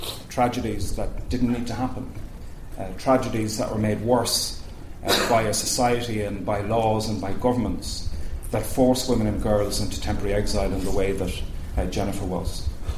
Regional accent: Ireland; As Irish people, as people living on this island, we are perfectly capable of having an objective, challenging, at times passionate, but decent conversation on complex issues.

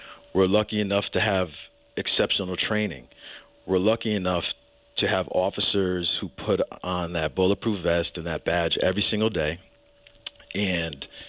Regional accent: North Haven, Connecticut, United States; also born or lived in Dominican Republic; I was born in the Dominican Republic. I was adopted at 9 months old. My parents are white. I come from a large Italian family. I grew up in North Haven.

